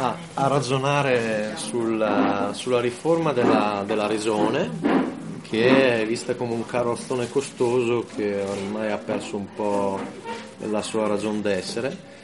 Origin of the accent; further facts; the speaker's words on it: Trentino-Alto Adige, Italy; anche se non posso essere obiettivo perché sono trentino